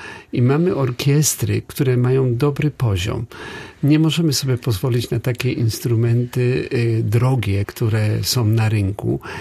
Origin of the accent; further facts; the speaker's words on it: Poznań, Greater Poland Voivodeship, Poland; Taki stały punkt moich odwiedzin w Polsce, mimo że jestem z Poznania, za każdym razem przyjeżdżam także do Szczecina